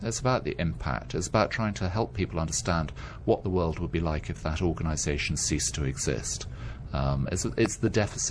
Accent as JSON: {"language": "English", "country": "United Kingdom", "tie": "born or raised there", "said": "I grew up in the UK. My family are predominantly Scottish, but like a lot of people in the UK, we've gone all over the world over the generations."}